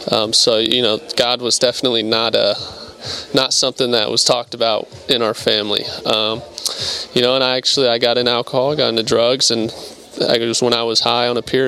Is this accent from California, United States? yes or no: yes; Anaheim, California, United States; So I grew up in Anaheim and then went to Fullerton High School and then Cal State Fullerton.